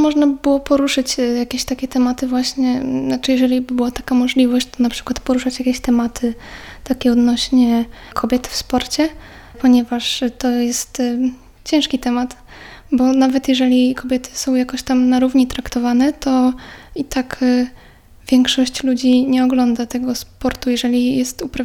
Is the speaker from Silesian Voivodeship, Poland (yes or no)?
no; Podlaskie Voivodeship, Poland; ogólnie nie jestem stąd, jestem z Podlasia.